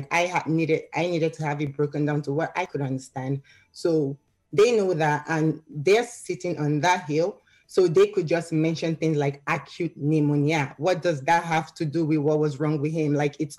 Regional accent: Delta, Nigeria; we're from Delta State. Like, so, like, that's our hometown. Like, we're from Niger Delta.

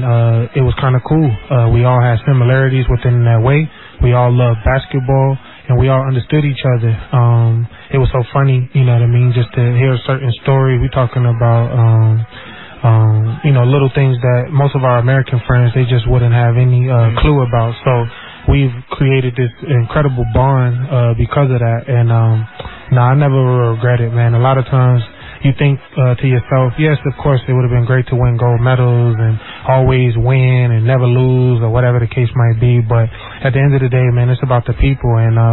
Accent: Nigeria; now in United States; And you kind of hear that story a lot, too, you know what I mean, being Nigerian.

